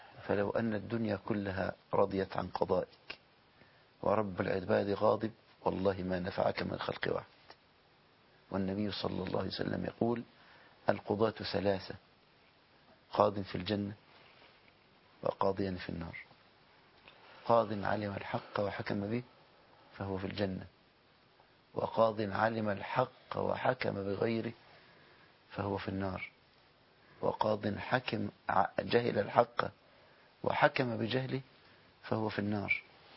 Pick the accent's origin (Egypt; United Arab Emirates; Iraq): Egypt; كمسلمين كمصريين